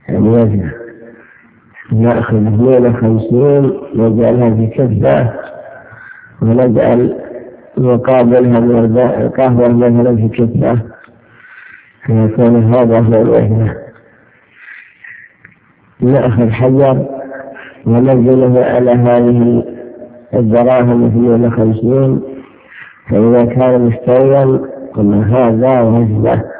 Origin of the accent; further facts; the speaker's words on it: Najd, Saudi Arabia; وكان عندنا في نجد الكيل بالصاع